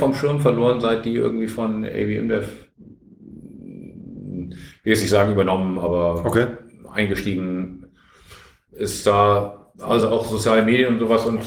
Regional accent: Northern Germany, Germany; Ich bin Norddeutscher, das sagt man nicht.

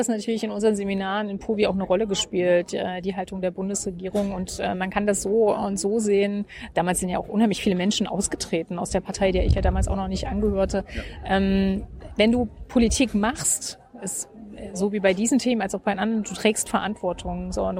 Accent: Gera, Thuringia, Germany; Aber so wie ich das als Kind in Gera schräg fand, wenn unsere Flüsse ständig rot oder blau von der Modedruckfarbe waren

